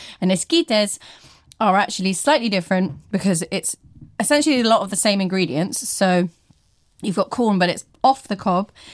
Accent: United Kingdom; So they're not as we British people know tacos to be.

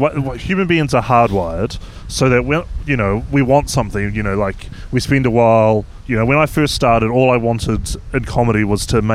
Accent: New Zealand; moved away; So I benefit hugely from moving overseas and stuff. But one of the costs of growing up in New Zealand is that I now have a bunch of cultural references that are absolutely useless.

